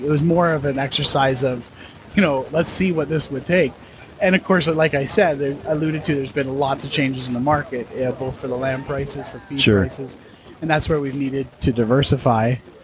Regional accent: British Columbia, Canada; We're both originally from Vancouver Island.

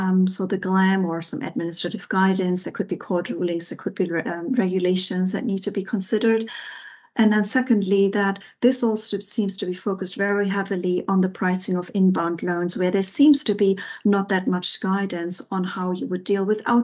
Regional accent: Germany; because I'm coming from Germany

